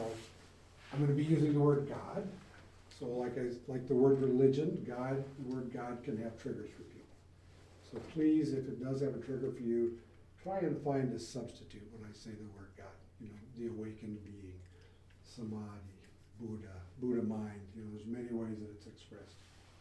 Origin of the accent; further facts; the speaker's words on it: Arizona, United States; Oh, yeah, I'm from Arizona.